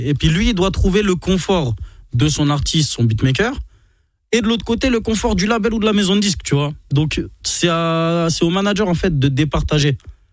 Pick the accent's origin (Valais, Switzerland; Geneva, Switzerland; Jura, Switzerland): Geneva, Switzerland; Ouais, moi, j'ai grandi à Genève. Après, je suis venu ici.